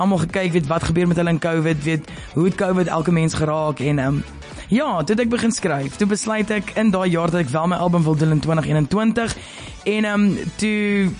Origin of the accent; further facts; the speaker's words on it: Richards Bay, KwaZulu-Natal, South Africa; Ek het groot geword, ek is gebore in Richards Bay, in die Natal, so, sorry mense, ek is natuurlijk een shakie